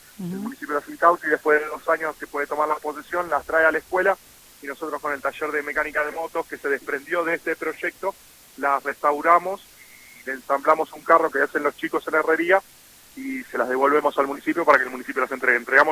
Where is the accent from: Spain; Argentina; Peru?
Argentina; Buenos Aires; born there; also born or lived in Temperley; Nací en Buenos Aires, viví en Temperley